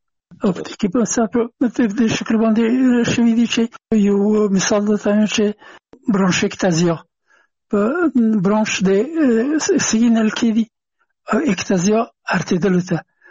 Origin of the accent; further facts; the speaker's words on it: Afghanistan; هغه زه نه پېژندلم چې زه هم افغان یم، ما ته یې نه پېژندو چې افغان یم.